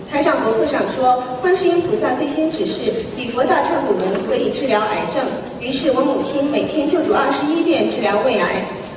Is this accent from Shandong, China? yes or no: yes; Shandong, China; 我家乡山东的一个同学